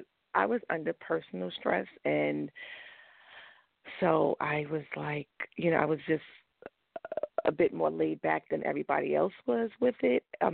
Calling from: New York, United States; from New York.

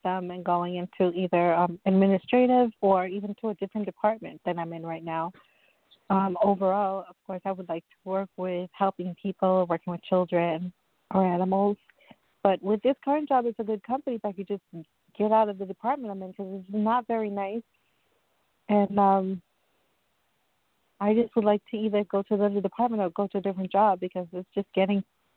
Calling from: Long Island, New York, United States; I'm calling from New York, from Long Island, New York.

